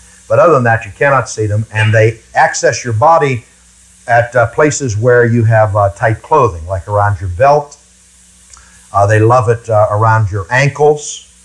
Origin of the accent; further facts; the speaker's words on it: Pennsylvania, United States; I came down here from Pennsylvania, and we don't have chiggers up there.